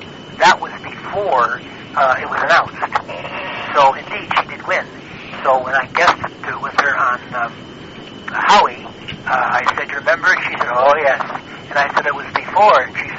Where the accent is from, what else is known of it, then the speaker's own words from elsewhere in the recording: Buffalo, New York, United States; born there; I was born in Buffalo, New York, and I met Lucille Ball.